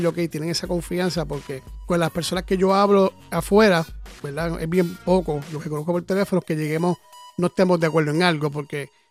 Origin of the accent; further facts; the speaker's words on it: Mexico; Y yo le dije: no, mano, yo soy mexicano.